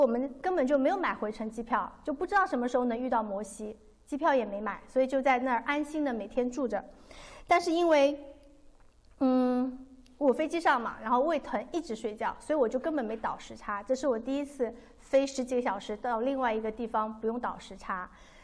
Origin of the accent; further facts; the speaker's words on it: Hangzhou, Zhejiang, China; 他前脚回到杭州，我是杭州人，他回到杭州